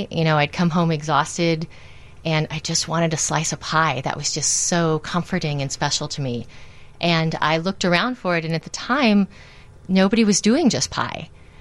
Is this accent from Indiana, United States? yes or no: yes; Indiana, United States; now in Chicago, United States; I grew up baking pie. I am from Indiana, as the name implies.